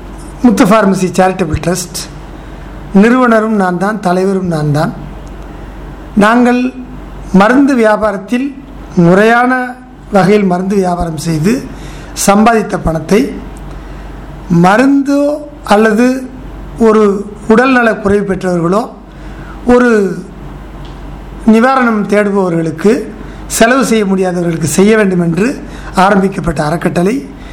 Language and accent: Tamil; Melaisivapuri, Tamil Nadu, India; born there; நான் பிறந்த ஊரான மேலைச்சுவபுரியில் சுமார் 1 கோடி ரூபாய் செலவில் ஒரு கல்யாண மண்டபம் கட்டி